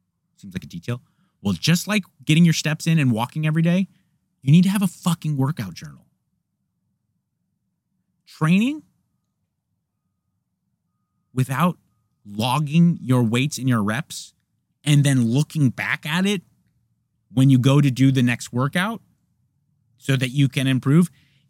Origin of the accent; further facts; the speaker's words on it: United States; And I know, I'm an American. I want what I want, and I want it quick.